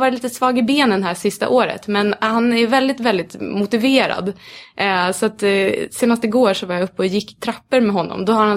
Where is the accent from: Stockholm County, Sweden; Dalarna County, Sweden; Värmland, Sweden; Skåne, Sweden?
Stockholm County, Sweden; Stockholm; Sen så tror jag kanske att det fanns en hunger som stockholmare att få åka de där stora bergen.